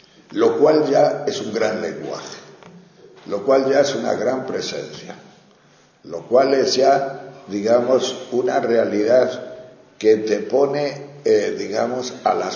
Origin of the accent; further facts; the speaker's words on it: Tejerina, Castile and León, Spain; Como dicen en Tejerina, mi pueblo, no me llama.